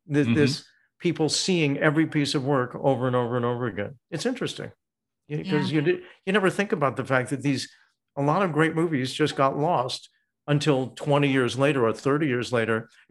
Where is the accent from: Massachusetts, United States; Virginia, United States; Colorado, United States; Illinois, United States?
Illinois, United States; Chicago; But I had studied at the Teenage Workshop at Second City in Chicago, because I'm from Chicago.